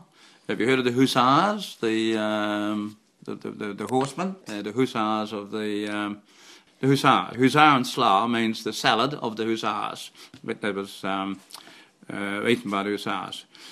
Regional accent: Netherlands; accent: Dutch; my research has carried me back to being Dutch, even to going getting my Dutch accent back again, which I had lost totally before. And I'm sure I'm showing traces of it, I think.

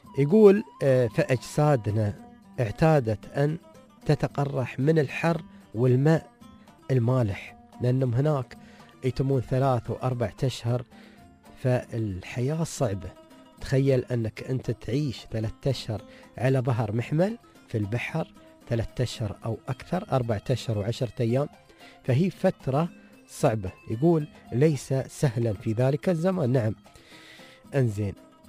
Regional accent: United Arab Emirates; هاي من الأسماء الشائعة عندنا في الإمارات

